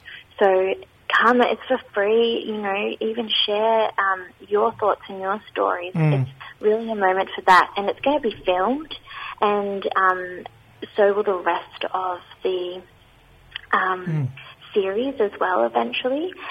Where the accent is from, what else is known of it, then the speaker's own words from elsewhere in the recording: Parramatta, New South Wales, Australia; I'm here on Darug country, so I grew up on Darug country in Parramatta